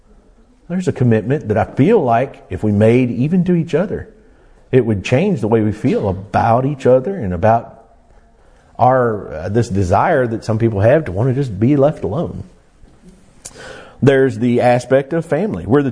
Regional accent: United States; I'm an American because I live in America with 380 something million other Americans. It's where I'm from.

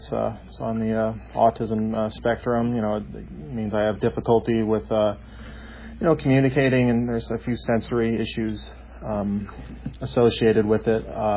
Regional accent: Bainbridge Island, Washington, United States; I'm from Bainbridge Island.

